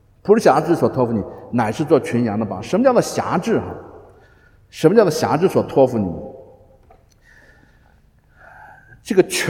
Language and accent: Chinese; China; 我们都干过，我们中国人几千年很多书在那边写的